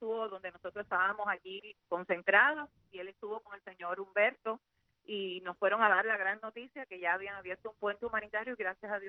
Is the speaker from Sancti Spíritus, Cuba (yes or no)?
yes; Sancti Spíritus, Cuba; now in Houston, United States; Sí, soy de Cuba, soy de Santi Espíritu.